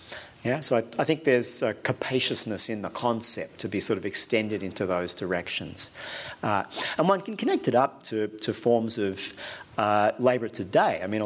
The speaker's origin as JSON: {"language": "English", "country": "Australia", "said": "because I'm Australian"}